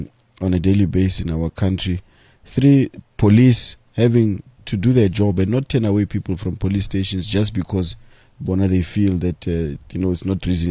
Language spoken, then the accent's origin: English; Mamelodi, Gauteng, South Africa; We are fortunately originally from Mamelodi ourselves.